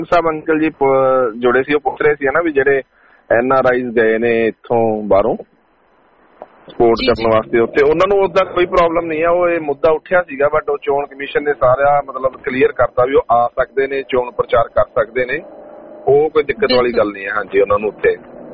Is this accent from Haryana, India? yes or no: yes; Haryana, India; ਅਸੀਂ ਹਰਿਆਣੇ ਤੋਂ ਆ, ਮੇਰਾ ਪਿੰਡ ਹਰਿਆਣੇ ਚ ਹੈ ਤੇ ਰਿਸ਼ਤੇਦਾਰੀ ਜਿੱਦਾਂ ਪੰਜਾਬ ਚ ਹੈ